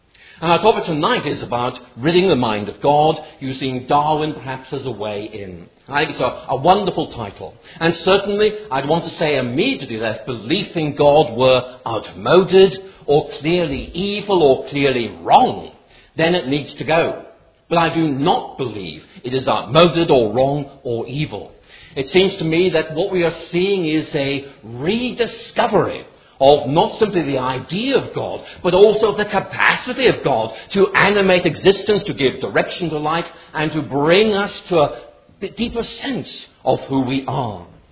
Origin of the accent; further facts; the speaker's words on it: Belfast, Northern Ireland, United Kingdom; Because I grew up in Belfast, and of course Edinburgh is very posh.